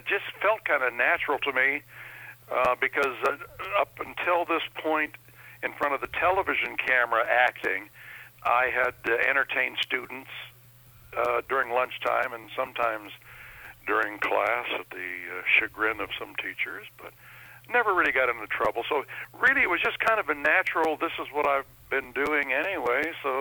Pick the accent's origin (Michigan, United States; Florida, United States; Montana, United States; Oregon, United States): Oregon, United States; Portland; also born or lived in Omaha; Portland, Oregon, where I grew up. Born in Omaha, but I grew up in Portland, Oregon.